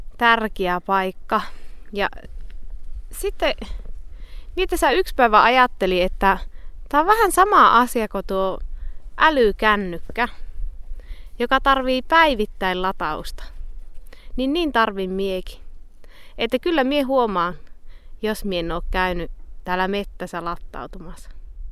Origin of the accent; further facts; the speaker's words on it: Lapland, Finland; Minun kotipaikka sijaitsee Kemijoen varressa, joen törmällä, täällä mäen päällä, Kivalovaaran ja Kaihuanvaaran keskellä. Täällä on mettää ja peltoja, ja niiden peltojen keskellä on meidän koti.